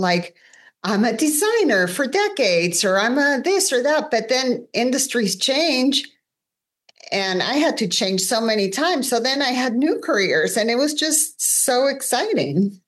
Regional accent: Uruguay; This is in Uruguay. I'm from Uruguay.

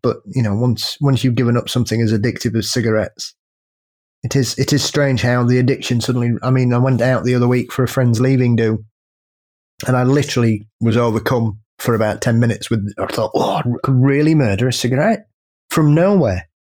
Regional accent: United Kingdom; being British is one of those great pieces of fortitude that we have

